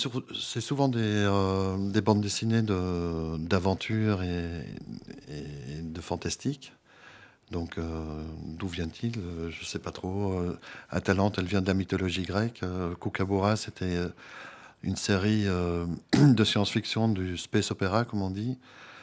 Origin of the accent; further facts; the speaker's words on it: Belgium; now in France; Je suis belge.